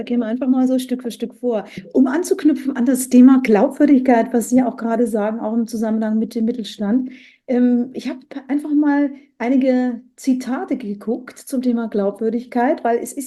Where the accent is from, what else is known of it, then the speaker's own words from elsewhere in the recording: Bavaria, Germany; now in Hamburg, Germany; hier in Hamburg, ich bin ja aus Bayern zum Beispiel in Hamburg